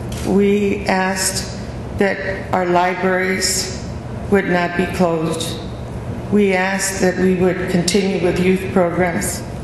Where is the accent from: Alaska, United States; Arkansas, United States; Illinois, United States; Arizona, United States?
Arizona, United States; Glendale; I'm a native of Glendale.